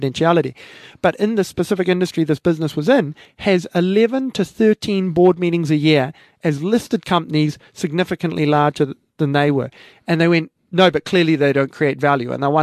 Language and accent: English; New Zealand; I'm a New Zealander, as you know.